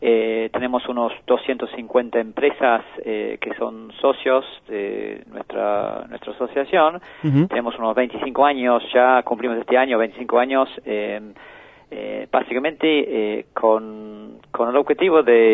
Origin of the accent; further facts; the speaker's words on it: Ireland; Spanish is a second language; now in Argentina; soy irlandés, nombre y apellido complicado por ahí